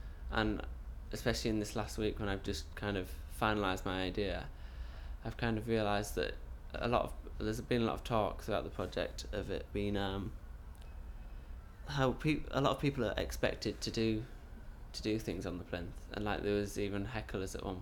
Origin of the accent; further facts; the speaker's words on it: Robin Hood's Bay, Yorkshire and the Humber, United Kingdom; I'm 19 and I'm from Robin Hood's Bay near Whitby in North Yorkshire.